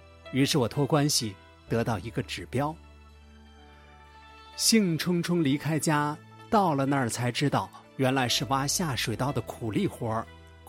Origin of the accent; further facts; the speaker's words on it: Henan, China; born there; 我出生在河南农村，祖上世代务农。